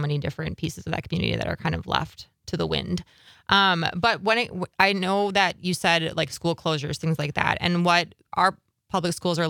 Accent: Slinger, Wisconsin, United States; I grew up in Slinger down south a little bit.

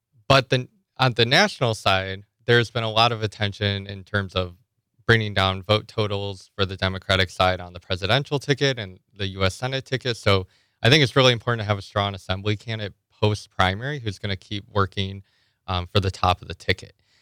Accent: Nevada, United States; I grew up in Clark County in a union household.

